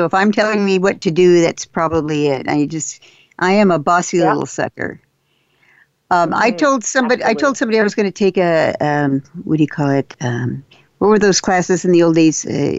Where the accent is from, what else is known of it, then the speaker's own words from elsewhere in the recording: Texas, United States; in the South, I'm from Texas. In the South, the colonel's daughter was supposed to be seen and not heard.